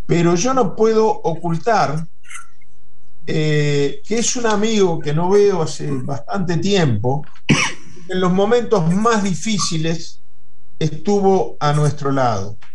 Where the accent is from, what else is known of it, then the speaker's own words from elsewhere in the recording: Uruguay; En Brasil, nuestro otro vecino, hablo como uruguayo